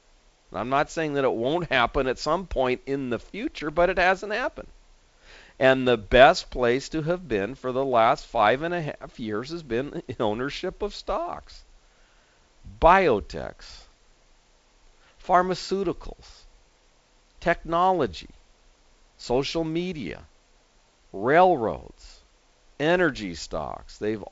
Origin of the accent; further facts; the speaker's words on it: California, United States; Of course, we live in Southern California. I grew up in Southern California.